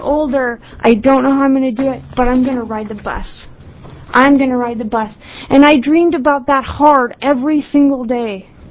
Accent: Boring, Oregon, United States; And I grew up out in Boring, Oregon.

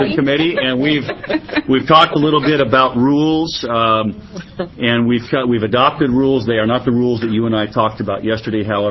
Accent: Albany, Oregon, United States; born there; I was born in Albany. I was a fifth-generation Oregon full-time farmer about 6 months ago.

